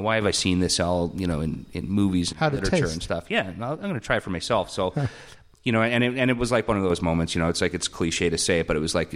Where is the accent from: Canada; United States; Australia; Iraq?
Canada; Newfoundland and Labrador; I'm a Newfoundlander